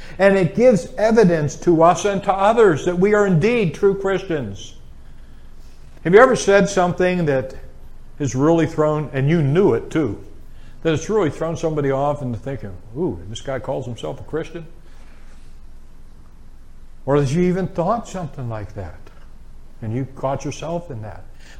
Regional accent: Pittsburgh, Pennsylvania, United States; People do that to me because I'm from Pittsburgh.

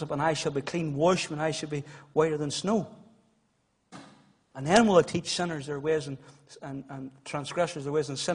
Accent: Moneymore, Northern Ireland, United Kingdom; whenever I was a cub growing up in Moneymore

